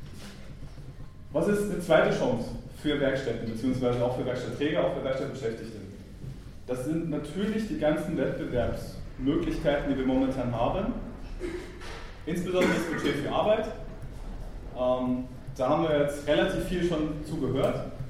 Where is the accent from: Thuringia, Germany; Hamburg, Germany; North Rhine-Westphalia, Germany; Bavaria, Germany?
Thuringia, Germany; ich komme übrigens auch aus Thüringen